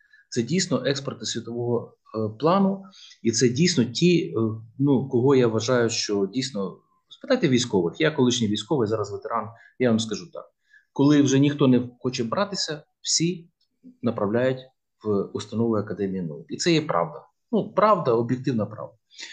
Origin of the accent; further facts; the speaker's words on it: Lviv, Lviv Oblast, Ukraine; Не в першому територіальному відділенні ТМО, з якого я родом, зі Львова